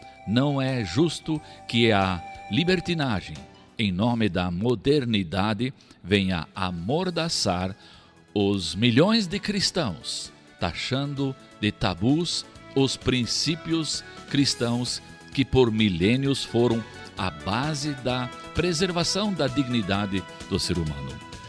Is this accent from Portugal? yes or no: no; Blumenau, Santa Catarina, Brazil; E ela incluiu Blumenau, e isso me encantou porque é minha cidade natal.